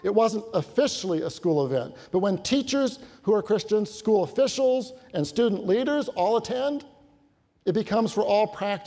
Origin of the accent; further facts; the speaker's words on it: Federal Way, Washington, United States; in my hometown of Federal Way in 1998.